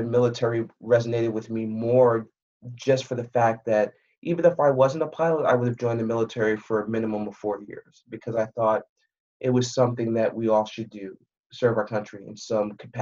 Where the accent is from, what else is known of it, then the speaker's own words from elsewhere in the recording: Bronx, New York, United States; I was born and raised in the Bronx. So in a place called Co-op City, to all my Co-op Cityites out there, what's up?